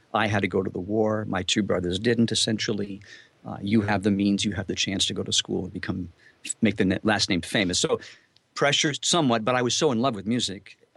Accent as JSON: {"language": "English", "town": "Queens", "region": "New York", "country": "United States", "tie": "born or raised there", "said": "I grew up in Queens, my initial years, and my dad was born in Brooklyn. Mom was born in Bologna, Italy."}